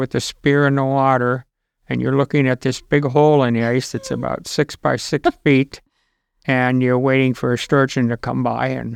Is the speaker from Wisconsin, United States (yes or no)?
yes; Wisconsin, United States; Yeah, by Oshkosh.